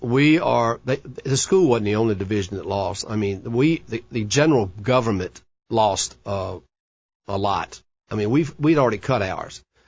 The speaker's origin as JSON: {"language": "English", "town": "Charlottesville", "region": "Virginia", "country": "United States", "tie": "born or raised there", "said": "I was born and raised here in Charlottesville, in the city. And I've lived in this area all of my life."}